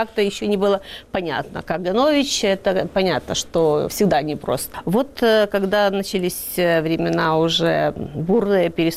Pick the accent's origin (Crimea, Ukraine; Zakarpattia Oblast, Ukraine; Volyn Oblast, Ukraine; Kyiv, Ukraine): Volyn Oblast, Ukraine; А я в своем городке на Волыни у бабушки росла до первого класса, и напротив дома стояла церковь.